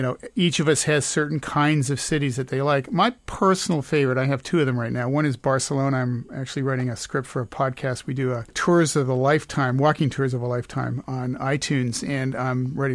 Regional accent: Montreal, Quebec, Canada; And the other one is my hometown of Montreal, which is a little closer in terms of visiting.

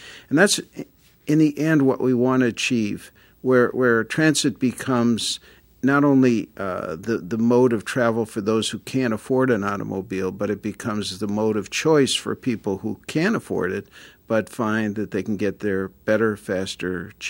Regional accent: Minneapolis, Minnesota, United States; my hometown of Minneapolis has just a few years ago opened its first light rail line

